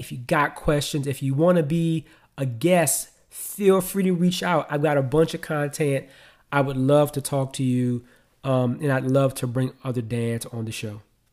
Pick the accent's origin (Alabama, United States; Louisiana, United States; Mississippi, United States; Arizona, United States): Louisiana, United States; New Orleans; I'm from New Orleans, right?